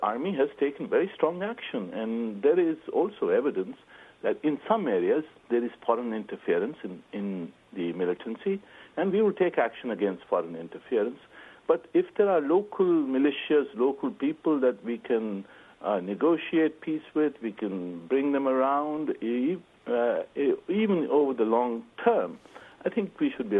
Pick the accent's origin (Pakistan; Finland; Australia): Pakistan; I'm from Pakistan